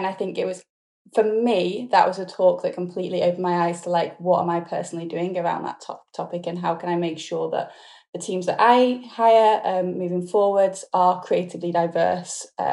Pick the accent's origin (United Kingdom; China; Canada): United Kingdom; now in Los Angeles, United States; as the accent suggests, I'd rather be in LA than in rainy UK at the moment, as much as I love my home country.